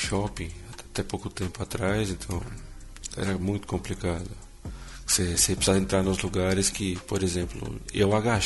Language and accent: Portuguese; São Paulo, Brazil; eu nasci e vivi aqui minha vida inteira, então tem muita coisa boa, tem bastante coisa para fazer para quem é turista, assim, é uma cidade muito grande, né?